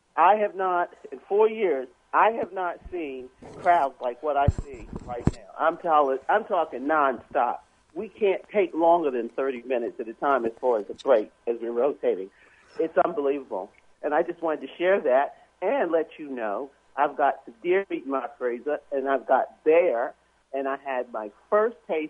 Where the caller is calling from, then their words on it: Baltimore, Maryland, United States; Here in Baltimore.